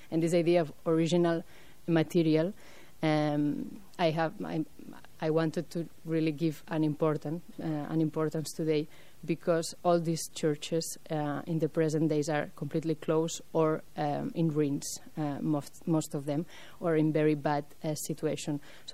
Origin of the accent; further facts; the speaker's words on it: Barcelona, Catalonia, Spain; English is a second language; still more for me where I'm coming from the Barcelona, so I need to really spend time there